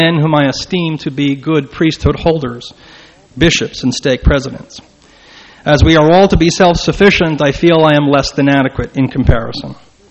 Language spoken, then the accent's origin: English; Belfast, Northern Ireland, United Kingdom; also born or lived in New York, United States; now in Utah, United States; actually I originate from Belfast, Northern Ireland, but over the last 5 years I come from New York, and my relocation to Utah has been a painful one.